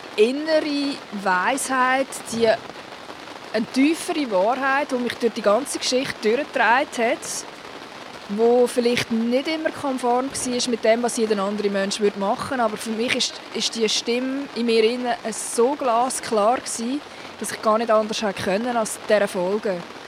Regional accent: Lucerne, Switzerland; Ich bin in der Agglomeration aufgewachsen, ja. Aber schon immer das Herz in Luzern gehabt.

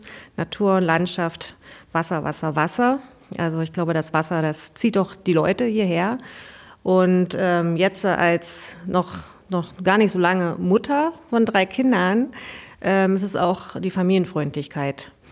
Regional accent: Saxony-Anhalt, Germany; Ich komme auch nicht aus dem schönen Landkreis, sondern bin vor circa 10 Jahren zugezogen und ich komme ursprünglich aus Sachsen-Anhalt.

